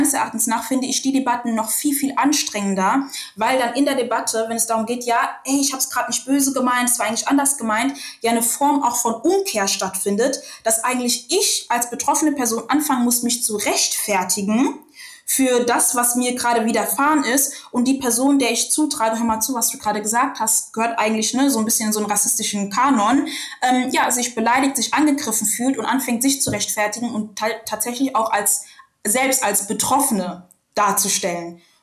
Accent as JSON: {"language": "German", "town": "Rüsselsheim", "region": "Hesse", "country": "Germany", "tie": "born there", "said": "wobei ich gebürtige Rüsselsheimerin bin."}